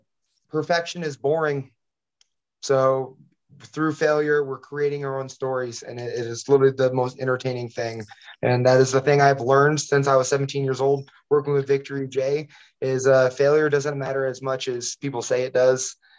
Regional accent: Omaha, Nebraska, United States; born there; But because I was born in Omaha, Nebraska, we were able to do big things.

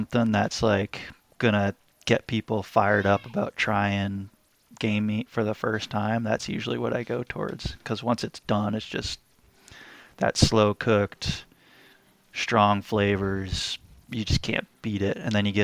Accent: New Hampshire, United States; Growing up in New Hampshire, you know, my favorite introduction to game meat was moose.

